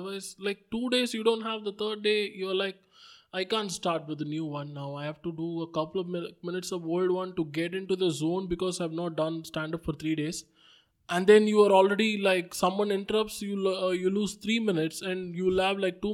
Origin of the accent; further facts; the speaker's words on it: Chennai, Tamil Nadu, India; Like, at the end of the day, I'm a guy from Chennai.